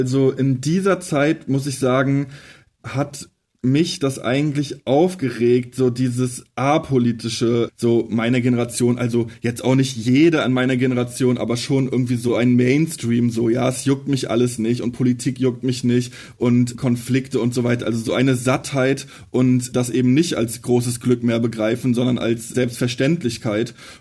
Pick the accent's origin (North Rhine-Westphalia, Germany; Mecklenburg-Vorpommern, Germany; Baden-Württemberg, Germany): Mecklenburg-Vorpommern, Germany; Ich bin ja im Nachwende-Osten aufgewachsen, in Mecklenburg-Vorpommern, in einem Plattenbauviertel und war in den 90er Jahren, war ich ein kleines Kind.